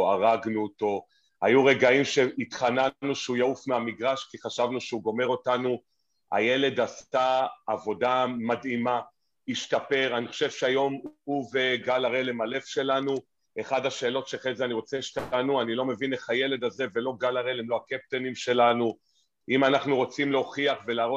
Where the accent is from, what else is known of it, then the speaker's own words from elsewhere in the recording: Haifa, Haifa District, Israel; לא, אנחנו לא קרייתים, גדלנו באדר. לחיות באדר בשנות ה-70 הראשונות